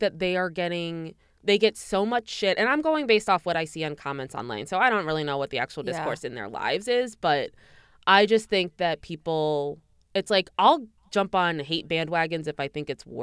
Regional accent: Midwest, United States; It's funny because I'm technically from the Midwest.

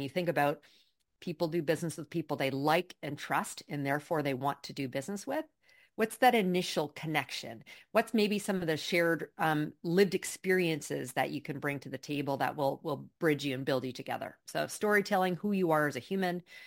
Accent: Toronto, Ontario, Canada; also born or lived in New York; now in Miami Beach, United States; I'm originally from Canada. So I've learned how to escape the snow and the cold. So I went from Toronto to New York, to one of the many New Yorkers who escaped at some point during COVID to down here in South Florida.

